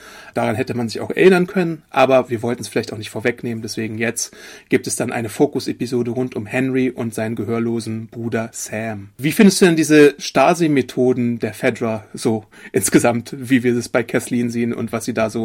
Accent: Poland; born there; als gebürtiger Pole, dessen Urahnen wahrscheinlich ständig im Wald waren und Pilze gesammelt haben

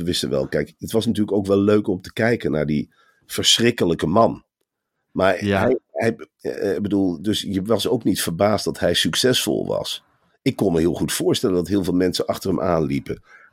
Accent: Arnhem, Gelderland, Netherlands; Ik kom natuurlijk uit Arnhem.

